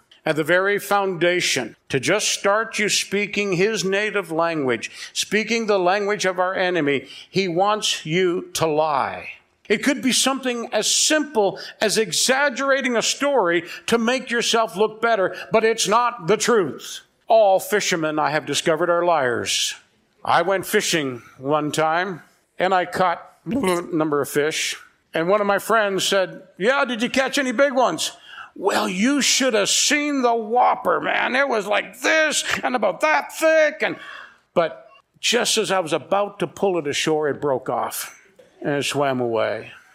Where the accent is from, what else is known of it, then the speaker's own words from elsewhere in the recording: Newfoundland and Labrador, Canada; Hey, I come from Newfoundland. We're used to dropping our H's and putting vowels here and consonants there and stuff like that.